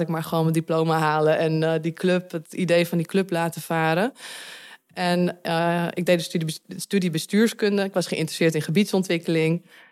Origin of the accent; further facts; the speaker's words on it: Purmerend, North Holland, Netherlands; ik kom uit Purmerend en ik reisde met de trein heen en weer.